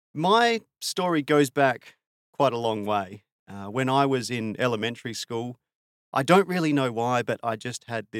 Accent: South Australia, Australia; It was so different from where I grew up in South Australia in terms of the technology and just the people everywhere.

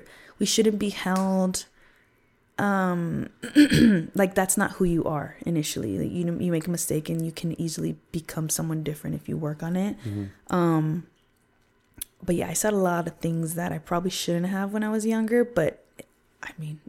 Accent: Loire Valley, France; But I think also growing up in the Loire Valley really shaped my perception of things

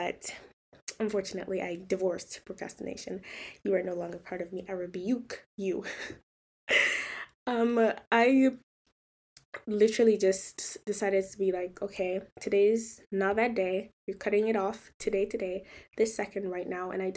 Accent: Nigeria; And because of, like, I grew up with music, I'm African, I'm from Nigeria

